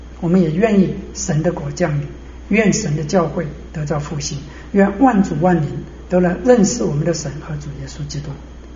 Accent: China; now in Canada; 我们是中国人，向中国人传福音是我们的责任

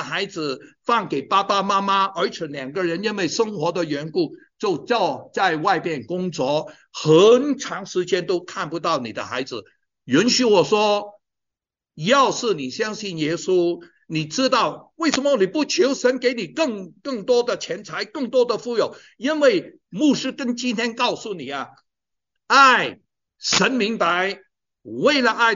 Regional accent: China; 他以为呢我是爱斯基摩人，我不是啊，我是中国人

